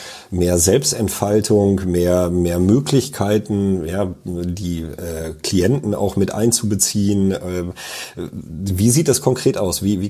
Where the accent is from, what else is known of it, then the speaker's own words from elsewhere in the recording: North Rhine-Westphalia, Germany; kommen wir tatsächlich aus dem Sauerland und zwar relativ nah beieinander sogar